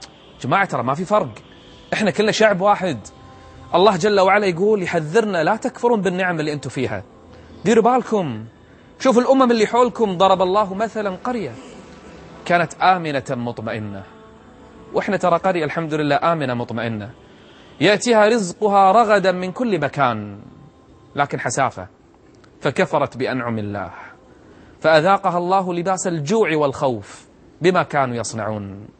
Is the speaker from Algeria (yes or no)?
no; Kuwait; النعم الموجودة عندنا بالكويت